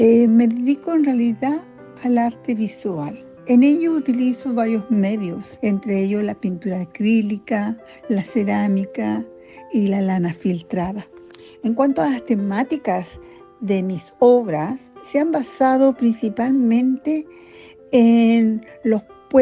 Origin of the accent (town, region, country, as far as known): Chile